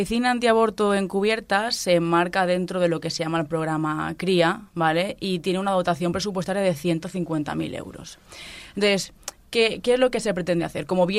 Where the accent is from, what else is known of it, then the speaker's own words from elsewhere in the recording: Alicante, Valencian Community, Spain; Si yo, que soy de Alicante, quiero abortar